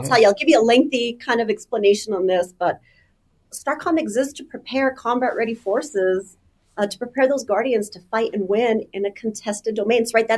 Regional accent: Tucson, Arizona, United States; I'm originally from Tucson, Arizona.

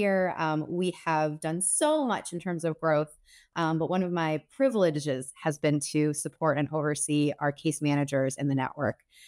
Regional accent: Ireland; I'm Irish. I can't stop.

